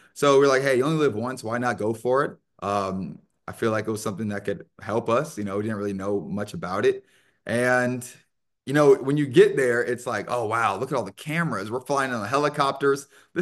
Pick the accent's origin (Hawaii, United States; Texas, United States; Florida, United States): Florida, United States; Sarasota; Born and raised in Sarasota, Florida. Obviously adopted at the age of 4.